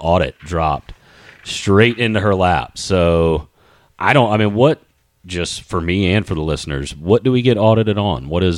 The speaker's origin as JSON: {"language": "English", "town": "Rocky Mount", "region": "North Carolina", "country": "United States", "said": "when I moved from Eastern North Carolina up into Winston-Salem, and kind of that was, you know, when I moved there, I felt like that was the mountains. I came from Rocky Mount"}